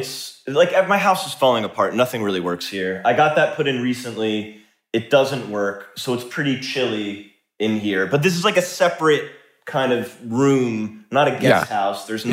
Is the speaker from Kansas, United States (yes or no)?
no; Brooklyn, New York, United States; I grew up in Brooklyn, New York.